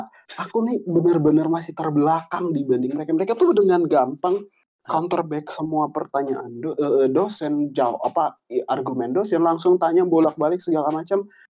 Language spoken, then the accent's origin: Indonesian; Indonesia; Kita kan dari Asia, Indonesia, budaya Timur